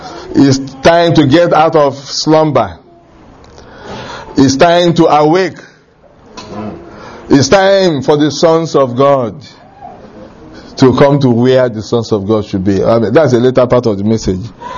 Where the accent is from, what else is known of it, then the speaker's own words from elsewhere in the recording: Nigeria; I come from Africa, I come from Nigeria